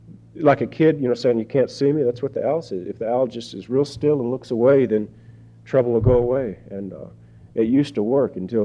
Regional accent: Texas, United States; I grew up in Texas and have a real conservative, almost populist upbringing.

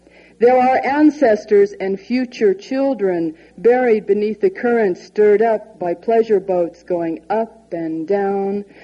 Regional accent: Oklahoma, United States; And I'm Creek from Oklahoma. I was born in Oklahoma, but my Creek side of the family is originally from Alabama.

